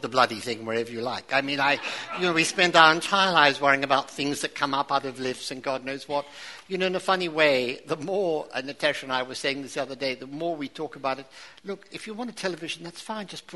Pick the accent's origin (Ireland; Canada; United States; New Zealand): New Zealand; I'm from New Zealand, so I am a colonial Englishman, if you like.